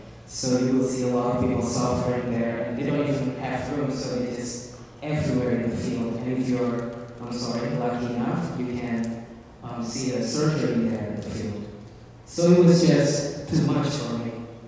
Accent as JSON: {"language": "English", "town": "Yogyakarta", "region": "Special Region of Yogyakarta", "country": "Indonesia", "tie": "born or raised there", "second_language": "English", "said": "I was born and raised in Indonesia for 17 years."}